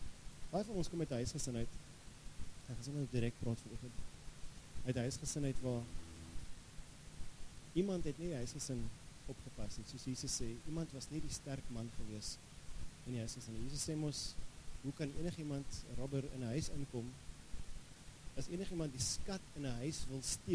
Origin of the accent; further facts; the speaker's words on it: Gauteng, South Africa; Ek kom uit Kenterpark, dit is bietjie wild. Die wille weste, dit staan naby in Benoni